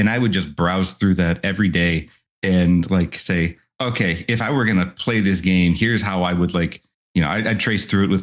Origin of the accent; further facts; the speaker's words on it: Detroit, Michigan, United States; So this is where we've been living just about all of our lives.